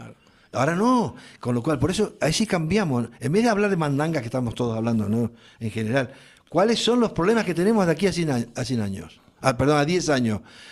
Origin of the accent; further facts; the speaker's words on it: Canary Islands, Spain; La mentalidad de isla, y yo soy canario por los cuatro costados